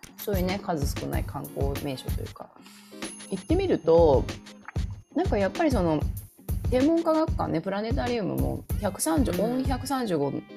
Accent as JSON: {"language": "Japanese", "town": "Akashi", "region": "Hyogo", "country": "Japan", "tie": "born or raised there", "said": "なんか改めて自分が生まれ育ってきた町にね、大事な人が来てくれるってことで"}